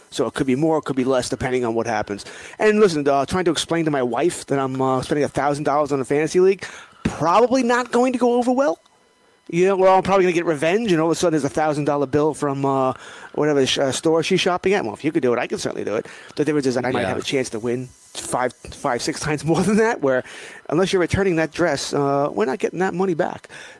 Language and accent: English; United States; Well, I'm an American, yeah.